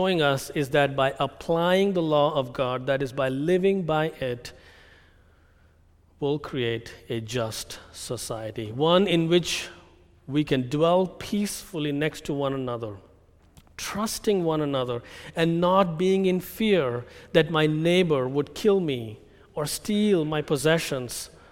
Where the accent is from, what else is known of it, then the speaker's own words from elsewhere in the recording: India; now in United States; You know, I come from India.